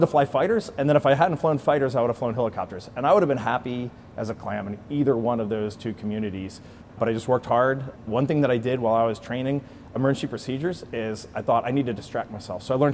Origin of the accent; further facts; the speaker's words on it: Maryland, United States; growing up in Maryland, we lived near a quarry, and freight trains would come into that quarry all the time.